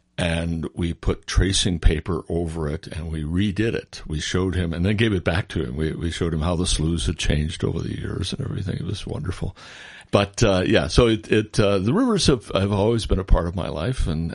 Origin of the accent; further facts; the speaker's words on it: Burlington, Iowa, United States; I was born and raised down in Burlington and spent the best part of my education, probably, and the best part of my childhood, paddling with my brothers, the rivers of southeastern Iowa